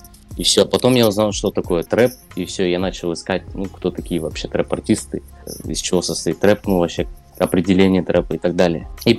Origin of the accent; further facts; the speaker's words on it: Semey, East Kazakhstan Region, Kazakhstan; Да, я из Казахстана, город Семей. Небольшой город такой. Восточно-Казахстанская область. То есть я здесь родился, учился, и вот по сей день живу.